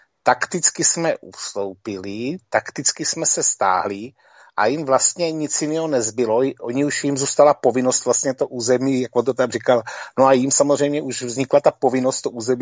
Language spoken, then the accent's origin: Czech; Moravia, Czechia; Byť jsem tady z Moravy, takže tady je relativní množství věřících.